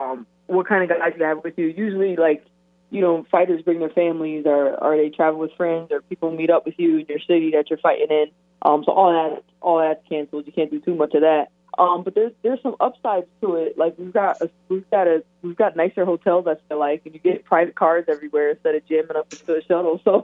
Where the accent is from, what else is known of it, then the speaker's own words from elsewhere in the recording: Massachusetts, United States; And, I grew up in Massachusetts, and since they don't have a Boston team, I've been going for the Las Vegas Aces